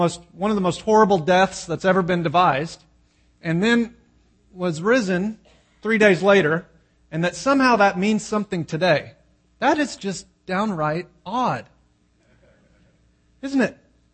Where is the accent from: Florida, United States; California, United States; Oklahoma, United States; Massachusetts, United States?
Oklahoma, United States; Now, I moved here from Oklahoma, and there's this really odd thing that people do in Oklahoma.